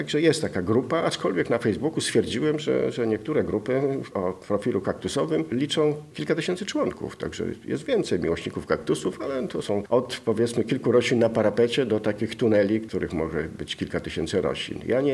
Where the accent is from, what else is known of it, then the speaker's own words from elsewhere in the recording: Gdynia, Pomeranian Voivodeship, Poland; ja pochodzę z Gdyni, mój ojciec był marynarzem